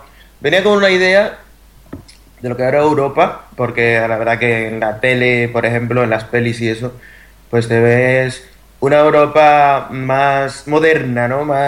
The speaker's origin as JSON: {"language": "Spanish", "region": "El Seibo", "country": "Dominican Republic", "tie": "born or raised there", "lives_now": "Spain", "said": "soy del Ceibo, República Dominicana, y allí nací, aquella es mi tierra, allí está mi familia y ya sabe mi gente. Un dominicano por aquí, por España."}